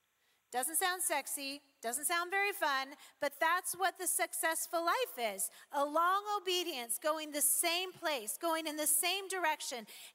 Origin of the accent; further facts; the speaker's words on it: Bend, Oregon, United States; It's a little like in my city, I'm from Bend, and my house was about 30 seconds from Pilot Butte.